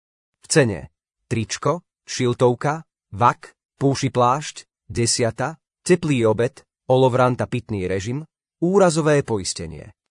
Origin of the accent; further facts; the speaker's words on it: Levoča, Prešov Region, Slovakia; Moje rodné mesto dnes žije svojím moderným rytmom a aj so svojou históriou patrí ku klenotom Slovenska.